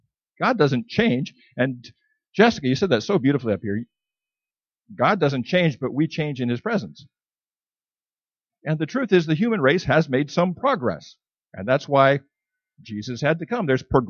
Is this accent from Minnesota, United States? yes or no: yes; Minnesota, United States; Hockey is something I grew up with in Minnesota.